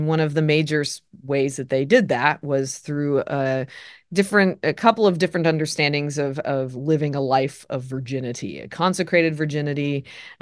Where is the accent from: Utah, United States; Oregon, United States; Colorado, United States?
Colorado, United States; So I'm originally from Colorado. So that's in the West, not the Midwest, the West in the United States. I grew up right in front of the Rocky Mountains.